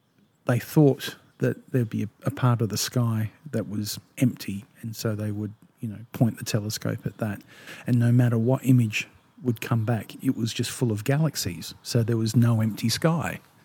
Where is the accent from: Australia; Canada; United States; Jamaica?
Australia; South Australia; I might not have pronounced it correctly because I'm from South Australian.